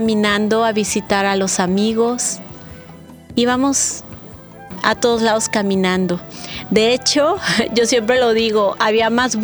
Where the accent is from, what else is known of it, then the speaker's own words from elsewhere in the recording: Puerto Vallarta, Jalisco, Mexico; also born or lived in Acapulco; soy doctora en Derecho, soy vallartense. Nací en Acapulco, pero me trajeron a los 30 días de nacida, por lo tanto, soy vallartense.